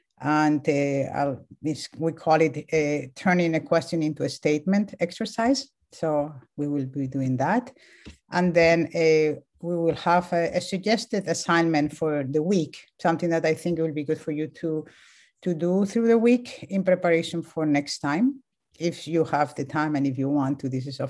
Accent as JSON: {"language": "English", "country": "Spain", "second_language": "English", "moved": "yes", "lives_now": "United States", "said": "If you pick up an accent, I am from Spain originally. I live in California, and I have been here for 20 years"}